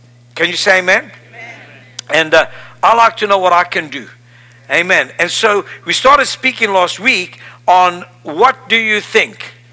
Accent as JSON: {"language": "English", "country": "South Africa", "said": "I mean, I'm from Africa. Come on. I'm from the lowest part in Africa. Like Lodabar, I'm from South Africa. I mean, south. If you'd push me another foot, I was in the ocean."}